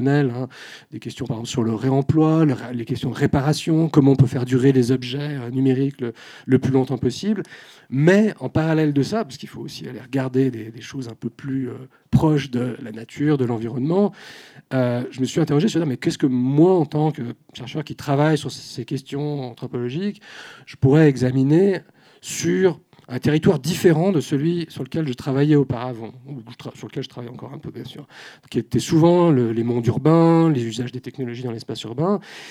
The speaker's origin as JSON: {"language": "French", "country": "France", "lives_now": "Geneva, Switzerland", "said": "je suis français d'origine, j'ai fait la naturalisation à Genève pour obtenir la citoyenneté genevoise et donc suisse."}